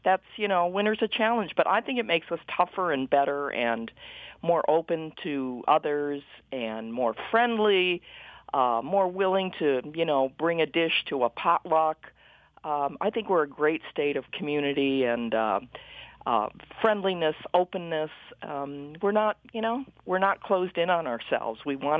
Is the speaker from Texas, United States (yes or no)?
no; Detroit, Michigan, United States; born there; You know, I was born in Detroit and worked in Detroit for many years